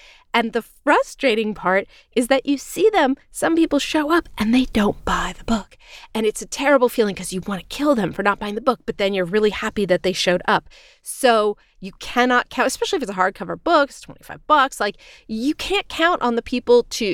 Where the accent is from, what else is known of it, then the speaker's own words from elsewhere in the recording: Los Angeles, California, United States; I also had an LA launch at my hometown bookstore, Book Soup, where over 100 people came